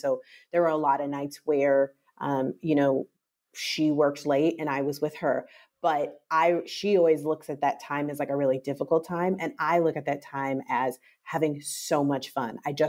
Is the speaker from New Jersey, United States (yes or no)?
no; Seattle, Washington, United States; born there; I was born in Seattle. I'm an only child.